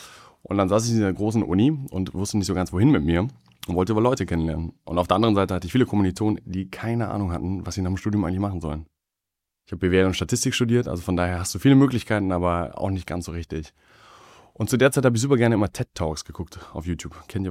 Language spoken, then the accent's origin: German; Hamburg, Germany; 30 Jahre alt, gebürtiger Hamburger, in einem kleinen nahe außerhalb aufgewachsen